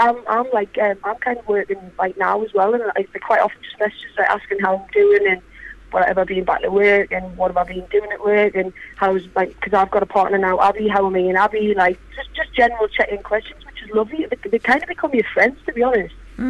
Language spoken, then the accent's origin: English; Sunderland, North East England, United Kingdom; Sunderland, and I know everyone's going to hate me. But I am a Macron.